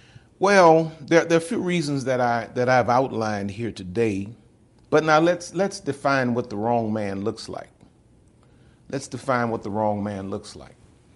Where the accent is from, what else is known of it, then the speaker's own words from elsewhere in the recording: the South, United States; I'm from the South.